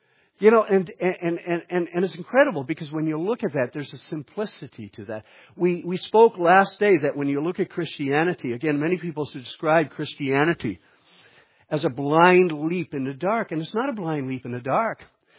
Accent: Nova Scotia, Canada; also born or lived in Manitoba; I was born in Manitoba. You know, if somebody asked me again where I was from, I could actually say I'm from Manitoba. I grew up in Nova Scotia. I could actually say that I'm from Nova Scotia.

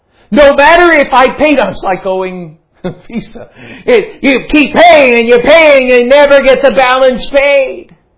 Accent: New York, United States; born there; I was born in New York

